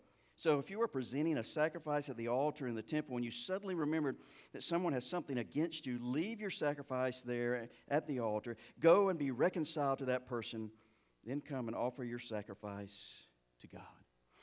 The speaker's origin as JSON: {"language": "English", "town": "Mulberry", "country": "United States", "said": "For you that don't know, I'm from Mulberry, and I love Mulberry."}